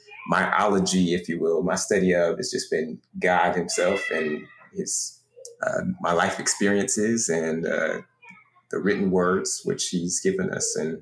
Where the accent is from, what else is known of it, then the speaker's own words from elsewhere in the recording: Dallas, Texas, United States; Of course, I'm a Texas guy, born and raised. I grew up in the Dallas area, and now I live here in Austin, Texas, and with my wife and two kids.